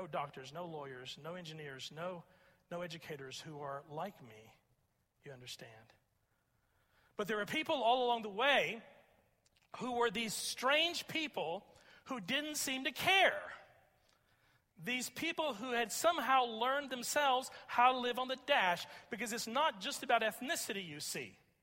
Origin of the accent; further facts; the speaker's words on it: Pasadena, Texas, United States; And so I grew up there in Pasadena, Texas. When I was growing up in the 1960s, it was the state headquarters for the Ku Klux Klan.